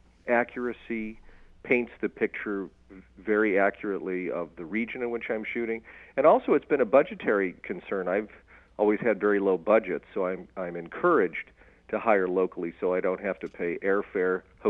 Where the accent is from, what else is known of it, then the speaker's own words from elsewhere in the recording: Omaha, Nebraska, United States; I'm from Omaha, and those previous three films were shot in Omaha.